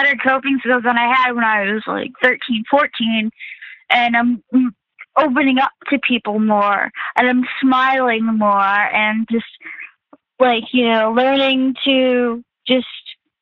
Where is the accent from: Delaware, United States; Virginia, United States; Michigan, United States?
Delaware, United States; Christiana; born there; now in Oxford, United States; I was born in Christiana Hospital in Christiana, Delaware. I live in Oxford, Pennsylvania, so I'm very, I live in a very close tri-state area, so Maryland is about 10 minutes away from where I live. Delaware is about 20, 30 minutes away from where I live.